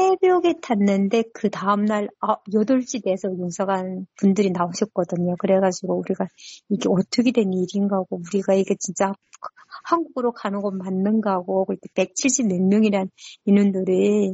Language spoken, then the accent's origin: Korean; North Korea; accent: North Korean dialect; now in South Korea; 제가 북한 사투리가 나왔나 봐요. 그러니까 중국 사람인 건 알더라고요. 그래서 저보고 교포는 안 쓴다 하더라고요. 교포가 아니고 세토민입니다.